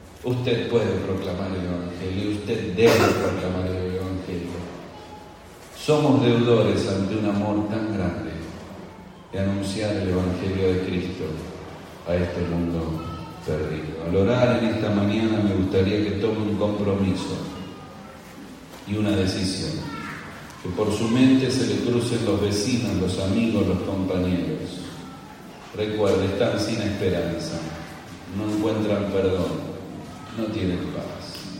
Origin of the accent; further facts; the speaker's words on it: Argentina; Yo soy argentino y gaucho